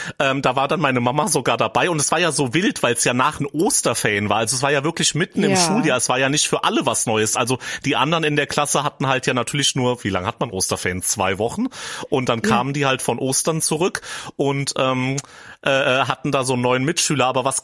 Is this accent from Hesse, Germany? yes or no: yes; Hesse, Germany; ich komme natürlich aus dem Vogelsberg, aber kenne mich halt saugut aus. Es liegt halt daran, weil ich A, da gewohnt habe als Kind und B, weil ich dann halt auch noch jahrelang dann in Aschaffenburg gearbeitet habe.